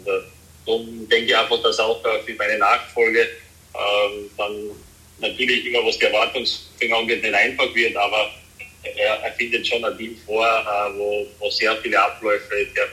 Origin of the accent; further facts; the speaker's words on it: Styria, Austria; Und jeder weiß, dass ich ja aus diesem Bundesland komme und wie sehr mir dann auch als Steirer die Steiermark am Herzen liegt